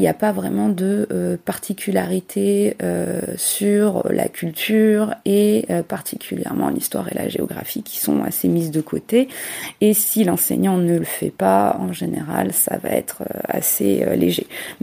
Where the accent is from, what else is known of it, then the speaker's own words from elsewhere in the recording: France; now in United States; la France, par exemple, que je connais bien puisque je suis française